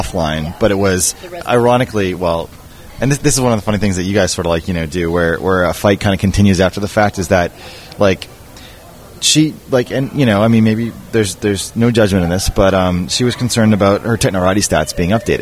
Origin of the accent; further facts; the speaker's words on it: East Coast, United States; I'm originally from the East Coast, and yet I have a lot of, like, West Coast leanings. And so I'm kind of a mishmash of cultures.